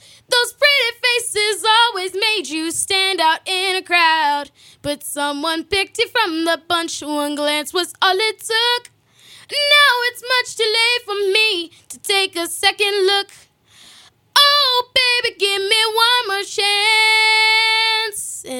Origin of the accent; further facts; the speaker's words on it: Cary, North Carolina, United States; Yes, I was. I was born in Cary.